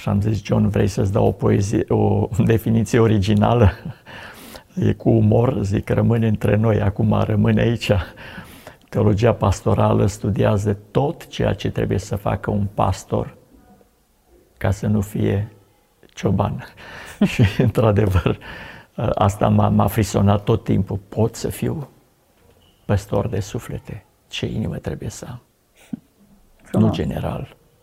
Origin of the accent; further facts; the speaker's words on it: Derska, Botoșani County, Romania; satul meu se numește Derska, e pe graniță cu Ucraina.